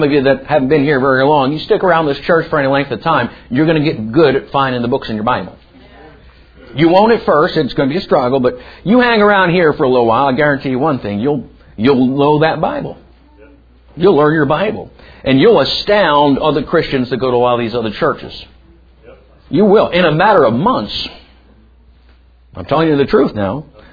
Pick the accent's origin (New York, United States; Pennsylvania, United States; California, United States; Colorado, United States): Pennsylvania, United States; Philadelphia; Man, I'm from Philadelphia. You go kid somebody else.